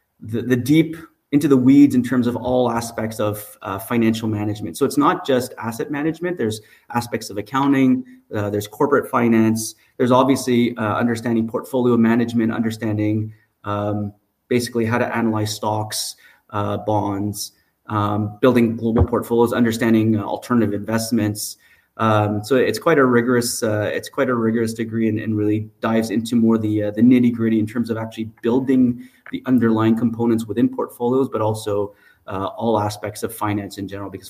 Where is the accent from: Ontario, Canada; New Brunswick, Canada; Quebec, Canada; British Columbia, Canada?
Quebec, Canada; Montreal; I'm actually born and raised in Montreal.